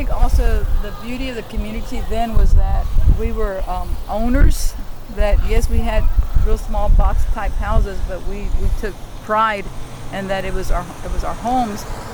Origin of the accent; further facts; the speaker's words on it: Houston, Texas, United States; So I'm proud that when I say I'm from the East End, I say Magnolia Park. And I take pride of that.